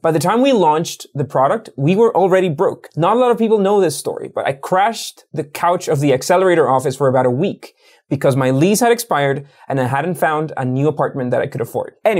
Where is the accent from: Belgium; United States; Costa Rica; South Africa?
Costa Rica; remember, I'm from Costa Rica.